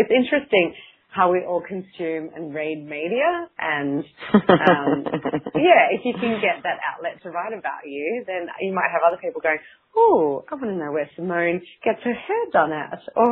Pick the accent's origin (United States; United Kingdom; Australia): Australia; accent: Australian; I'll actually turn up my Australian accent and play a little bit dumb and say, hey, I'm calling from Australia